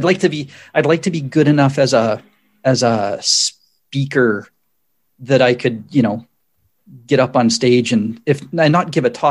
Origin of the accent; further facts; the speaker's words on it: Canada; I don't, being Canadian.